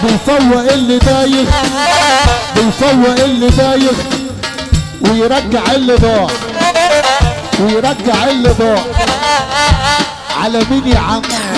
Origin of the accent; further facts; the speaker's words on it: Sharqia Governorate, Egypt; واحنا ولاد الشرقية طيبين وعشرية